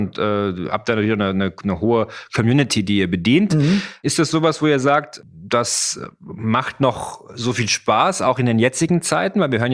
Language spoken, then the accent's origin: German; Germany; ich bin ja auch Deutscher